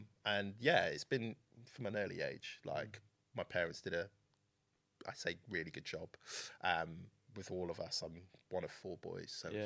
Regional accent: Oxford, South East England, United Kingdom; I'm from Oxford, so just outside Oxford.

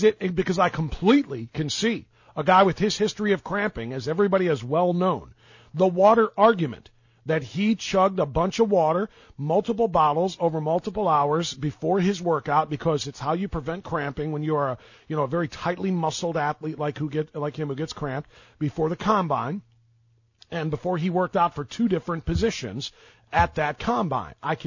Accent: Cleveland, Ohio, United States; And I'm saying this not because I'm from Cleveland and I'm a Browns guy.

